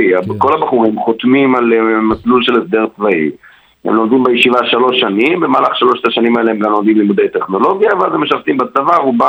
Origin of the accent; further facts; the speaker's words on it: Bnei Brak, Tel Aviv District, Israel; אני גדלתי בבני ברק, למדתי בישיבת פונוביץ' ובעוד ישיבות